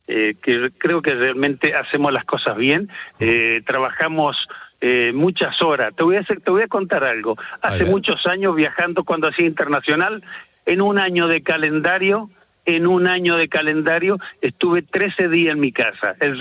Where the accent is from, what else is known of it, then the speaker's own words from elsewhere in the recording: Mendoza, Argentina; now in Granada, Spain; me siento muy identificado en Italia porque es igual que a mi provincia, a Mendoza. Pero realmente aquí estoy muy a gusto en España, en Granada.